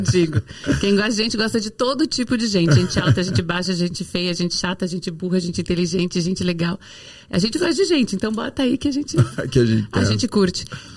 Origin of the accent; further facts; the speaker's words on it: São Paulo, Brazil; Então eu voltei, eu sou paulista, queria voltar para São Paulo.